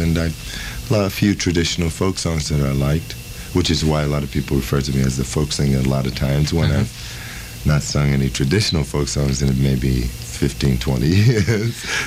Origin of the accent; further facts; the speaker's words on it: Brooklyn, New York, United States; I was basically coming from Brooklyn, having sung all through the 1950s with all the doo-wop guys on the corner, and staying alive, you know. I came to Greenwich Village